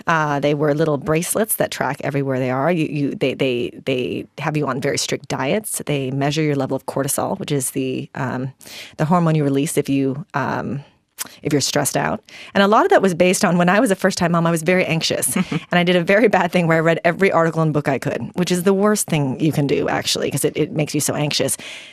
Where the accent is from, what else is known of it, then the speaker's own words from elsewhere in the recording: Philippines; now in United States; being a Filipina immigrant to Wisconsin